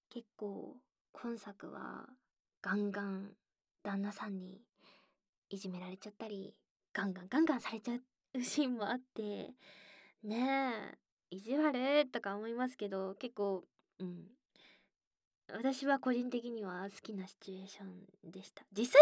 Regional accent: Fukuoka, Japan; accent: Hakata dialect; 私はその、福岡出身で博多弁はよう、ね、地元では聞くから

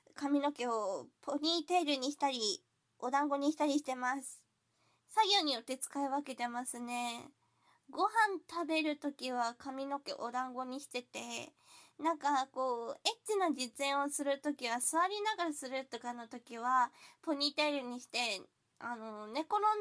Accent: Kanto, Japan; born there; 年齢は20代前半です。生まれは関東の海なし県です。

